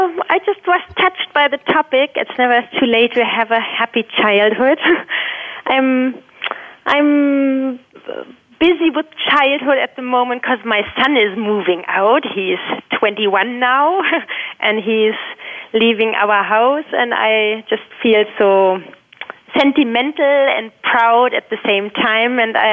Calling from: Hamburg, Germany; Hello, I'm calling in from Hamburg in Germany.

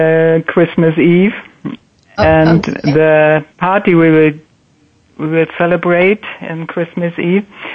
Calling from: Hamburg, Germany; I'm calling in from Hamburg, Germany.

